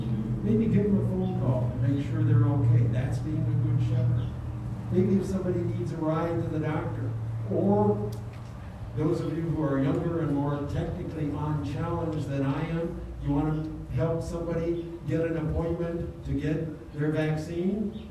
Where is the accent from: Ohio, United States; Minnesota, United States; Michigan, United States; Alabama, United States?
Minnesota, United States; my grandmother put one in each of our bedrooms when we were growing up in Minnesota.